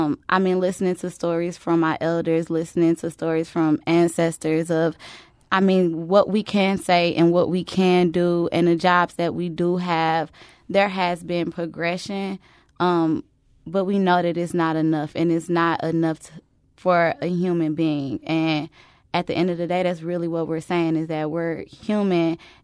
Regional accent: Jennings, Missouri, United States; I grew up in Jennings, which is next door to Ferguson.

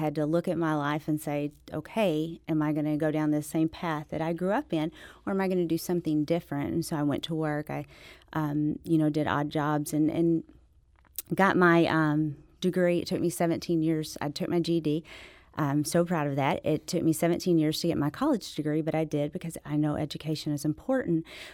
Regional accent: Dallas, Texas, United States; also born or lived in Memphis / Sykeston; We traveled all the time. I was born in Memphis, spent my youngest years in Dallas, but my mama was from Sykeston, and so we always went back to Sykeston.

